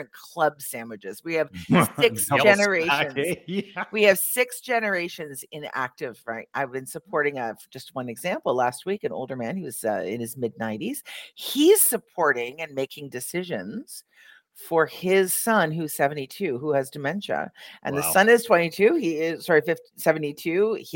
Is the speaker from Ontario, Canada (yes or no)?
yes; Niagara Falls, Ontario, Canada; I grew up in Niagara Falls. So I grew up cheering, for Buffalo because that's where you